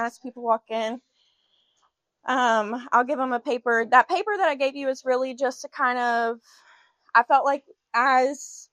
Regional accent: Louisiana, United States; So, like I said, I grew up in South Louisiana. I went to the same church for about 10 years.

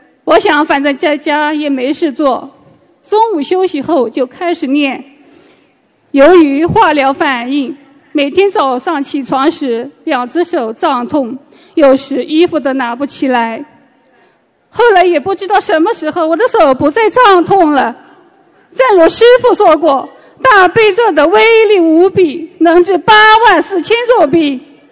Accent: Jiangsu, China; 我来自中国江苏

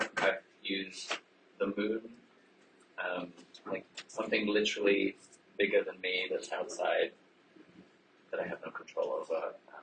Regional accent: London, United Kingdom; I identify as a cisgender gay man. I'm 40 years old, and I grew up in London, the UK, and I'm also German.

